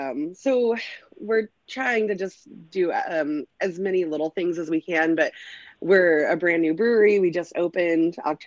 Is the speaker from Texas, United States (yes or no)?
no; California, United States; I'm from California, so cold weather for me is like I'm inside.